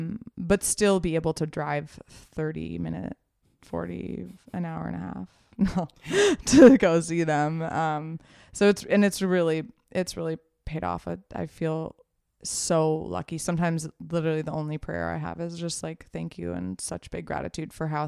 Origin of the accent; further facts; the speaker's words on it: Los Angeles, California, United States; now in Venice, United States; Because I grew up here. I grew up in Hollywood, and then I slowly have moved my way west